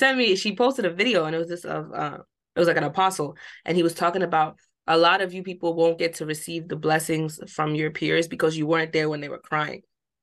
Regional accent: New Jersey, United States; I'm from Jersey, like from the New York, New Jersey area, right?

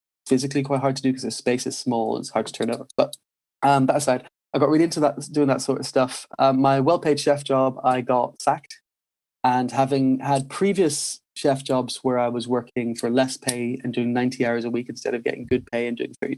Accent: Dublin, Leinster, Ireland; moved away as an adult; also born or lived in Devon; I'm from Dublin originally. I moved to Devon, of all places, to do a music degree.

